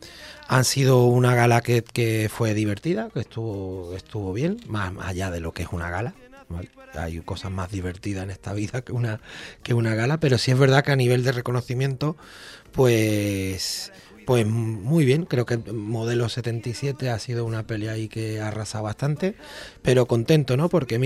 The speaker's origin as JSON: {"language": "Spanish", "region": "Andalusia", "country": "Spain", "said": "Yo, como hice mi carrera fuera, pues tengo ese corazón dividido un poco, ¿no? Con mi tierra, sé la gente y el talento que hay aquí, pero sin embargo no puedo currar aquí"}